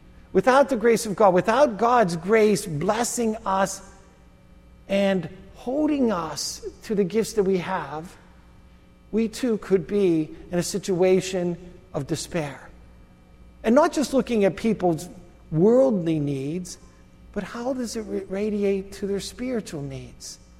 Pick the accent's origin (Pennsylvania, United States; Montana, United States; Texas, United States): Pennsylvania, United States; McKeesport; born there; You know, just think, if I was born in McKeesport 20 years earlier, I would have been in their class.